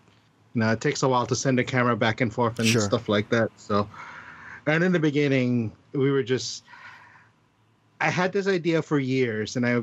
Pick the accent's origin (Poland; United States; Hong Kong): Hong Kong; I'm from Hong Kong.